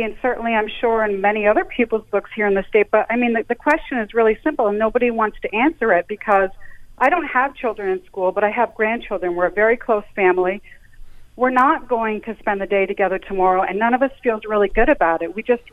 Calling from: Vermont, United States; Hey, so I'm calling from Vermont

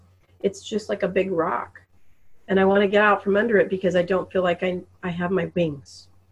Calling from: Henderson, Nevada, United States; From Henderson, Nevada.

